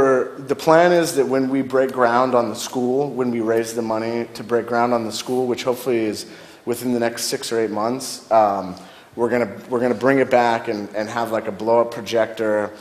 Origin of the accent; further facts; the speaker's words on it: Auburn, California, United States; I'm taking the film in a couple weeks to my hometown in Auburn, California, up north